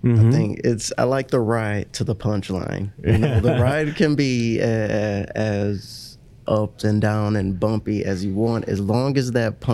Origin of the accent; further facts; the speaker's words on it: Detroit, Michigan, United States; Of course, I want to do a show in Detroit. That's my hometown.